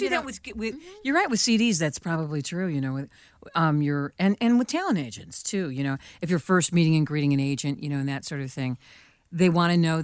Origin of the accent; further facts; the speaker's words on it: Detroit, Michigan, United States; But I'm also from Detroit originally.